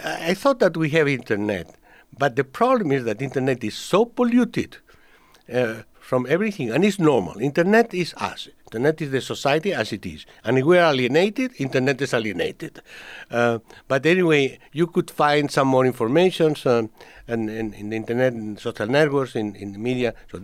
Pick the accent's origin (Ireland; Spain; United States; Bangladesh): Spain; Not because I'm original from Spain